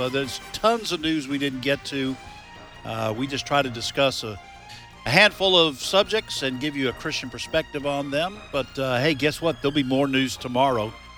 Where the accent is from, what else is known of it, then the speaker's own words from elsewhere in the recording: Nashua, New Hampshire, United States; also born or lived in Boston area; My dad, who is very conservative, moved us across the state line. I grew up in Nashua, New Hampshire.